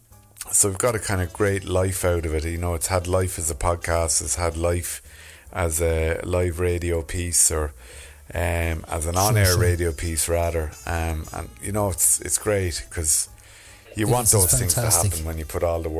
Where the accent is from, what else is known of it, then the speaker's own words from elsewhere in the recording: Naas, Leinster, Ireland; moved away as an adult; now in London, United Kingdom; I'm from Naas in County Kildare, and I moved to London in 2008 for 3 months, and you know, never went back, but would still be very much attached to home. My mum and dad are still there